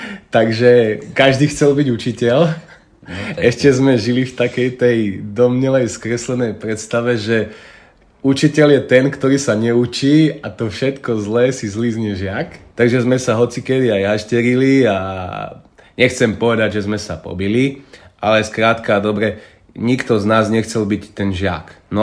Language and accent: Slovak; Poprad, Prešov Region, Slovakia; Už viacej o mne viete, že z Bratislavy nie som. Pochádzam z Tátier, z Popradu, z malebného kraja, kde keď ráno vstanem, tak prvé, čo z okna uvidím, sú Vysoké Tatry.